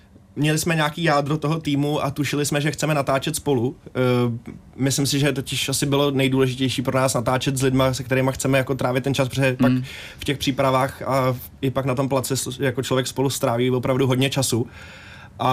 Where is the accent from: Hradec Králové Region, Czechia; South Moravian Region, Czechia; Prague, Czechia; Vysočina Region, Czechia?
Hradec Králové Region, Czechia; Černý Důl; já jsem tady z Královéhradeckého kraje, jsem z Černého dolu, tak pro mě to bylo jako pohodlnější, protože tam znám lidi.